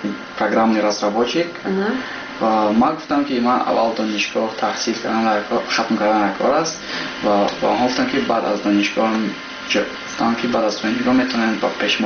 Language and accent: Persian; Tajikistan; بعد یک چند سال با تاجیکستان میکردم برای آنکه وطن خودم رو بلان بردارم و با وطن خودم یاردم دیم